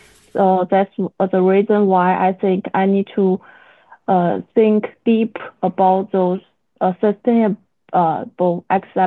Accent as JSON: {"language": "English", "town": "Harbin", "region": "Heilongjiang", "country": "China", "tie": "born or raised there", "said": "I grew up in China, Harbin, and it's the northern part of China. It's very cold and it's closer to Russia."}